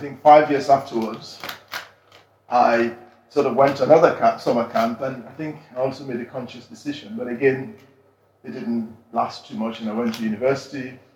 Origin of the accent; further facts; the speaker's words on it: Sierra Leone; And I think in growing up in Sierra Leone, they didn't have much.